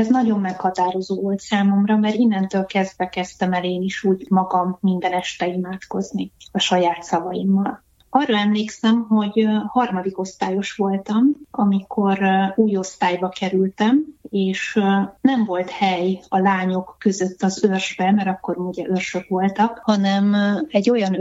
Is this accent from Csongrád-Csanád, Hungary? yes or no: no; Budapest, Hungary; én Budahegyvidéki gyülekezetben nőttem föl.